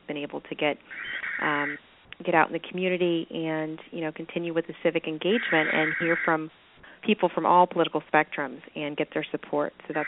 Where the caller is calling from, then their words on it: Alexandria, Virginia, United States; I'm calling from Alexandria, Virginia.